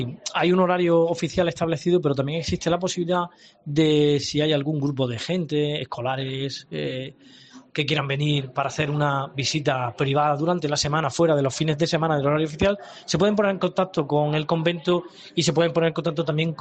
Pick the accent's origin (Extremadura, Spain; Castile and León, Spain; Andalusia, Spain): Andalusia, Spain; Cádiz; Yo soy gaditano y estudié en Granada, en Bellas Artes